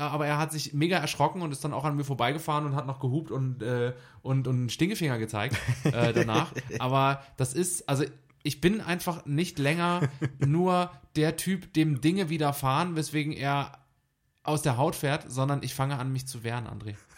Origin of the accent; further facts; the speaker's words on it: Dresden, Saxony, Germany; Ich komme aus Dresden, ich muss es wissen.